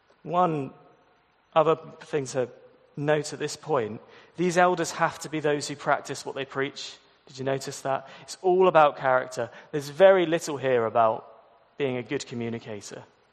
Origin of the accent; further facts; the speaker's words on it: Surrey, South East England, United Kingdom; People from Surrey are work-obsessed, overly private, and a little bit rude. I can say that because I'm from Surrey.